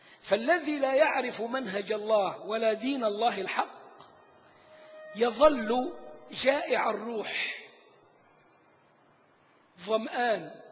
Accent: Egypt; الأرثوذكس دول عندنا في مصر

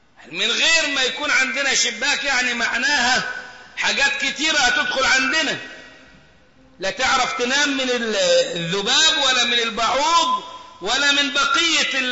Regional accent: Egypt; بالبلد زي ما بيقولوا عندنا في مصر طوبة على طوبة

